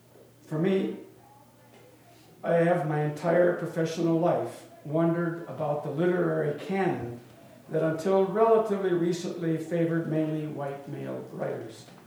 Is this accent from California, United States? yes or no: no; Minnesota, United States; while my prejudice I grew up with was with Native Americans. I was in Minnesota and we had a reservation just outside our town.